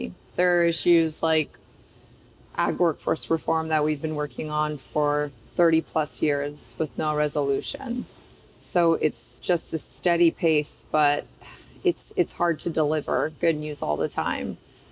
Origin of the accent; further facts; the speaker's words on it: Oakland, California, United States; So I get the question all the time, where are you from? Oakland, California, as you know, a very urban city center, not much, you know, agriculture production happening there. But I grew up with the storytelling of agriculture. See, my parents came here from Romania.